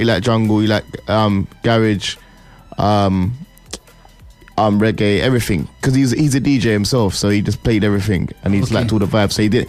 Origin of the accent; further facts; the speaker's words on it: St. Lucia; I'm from St. Lucia